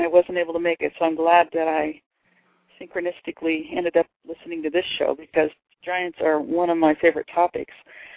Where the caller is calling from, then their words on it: Colorado, United States; Actually, I live in Colorado, but I have some very interesting property in Utah.